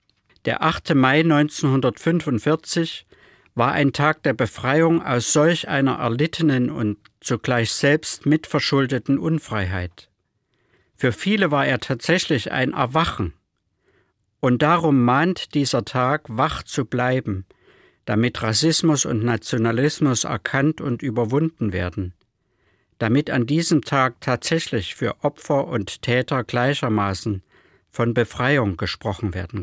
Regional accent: Germany; Ich bin in der DDR aufgewachsen

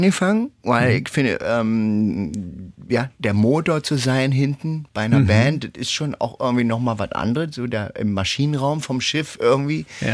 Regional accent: East Germany, Germany; aber ich bin aus dem Osten, ich bin blond

